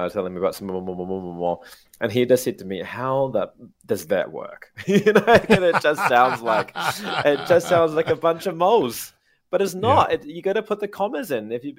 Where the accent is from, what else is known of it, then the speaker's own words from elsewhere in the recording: Wellington, New Zealand; You may remember that my hometown Wellington has Mittens the cat.